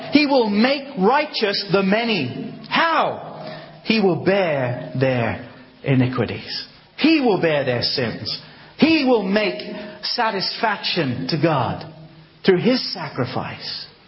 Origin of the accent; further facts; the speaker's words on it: Exeter, South West England, United Kingdom; born there; accent: American; I know I sound American, but I was born in Exeter, okay?